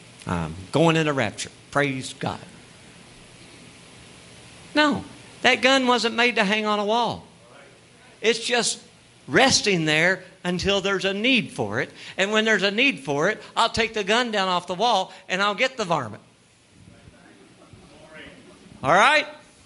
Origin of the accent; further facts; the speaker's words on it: Kentucky, United States; I'm from Kentucky. We're going to keep this simple.